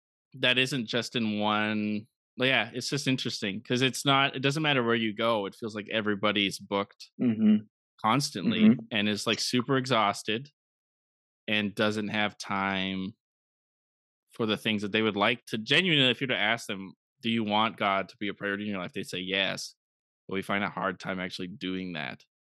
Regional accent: Canada; as a Canadian, you're like, camp is one of the most important ministries

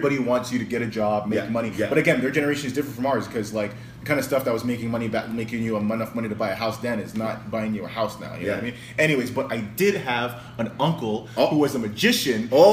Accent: Montreal, Quebec, Canada; In Montreal, like in around like in Saint Laurent, there was like a little hood on Gold Street that we grew up in, and like, you know, it was a lot of ethnic people.

